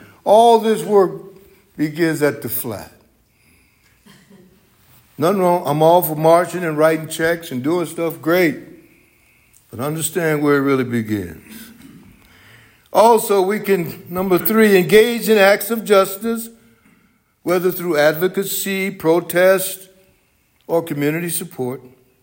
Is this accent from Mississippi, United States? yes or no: yes; Mississippi, United States; from my home state, good old state of Mississippi. Can I get a hand for Mississippi?